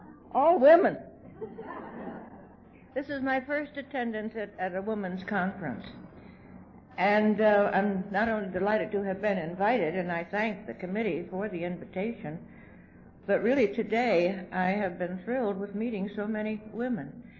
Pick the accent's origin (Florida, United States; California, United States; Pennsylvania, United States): Pennsylvania, United States; Kingston; born there; I was born in Kingston, Pennsylvania, which is across the Susquehanna River, and I'm an only child.